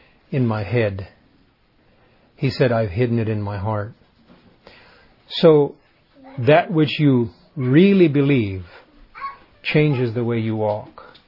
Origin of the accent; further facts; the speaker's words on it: Paraguay; We grew up in South America. I, as a son, as a boy, grew up in Paraguay, South America.